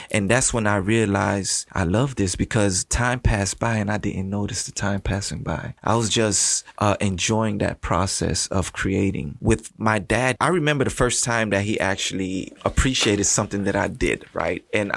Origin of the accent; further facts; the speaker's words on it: Haiti; although I came from Haiti